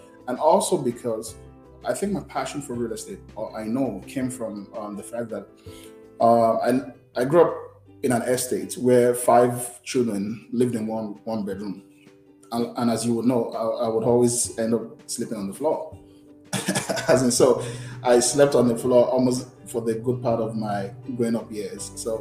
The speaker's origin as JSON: {"language": "English", "country": "Nigeria", "tie": "born or raised there", "said": "most times we grew up in Nigeria with a culture of debt is not good."}